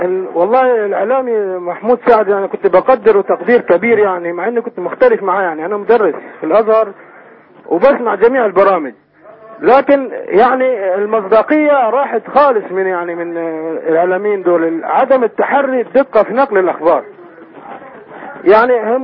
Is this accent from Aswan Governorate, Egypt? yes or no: yes; Aswan Governorate, Egypt; انا من اسوان، في بلد اسمها الدكه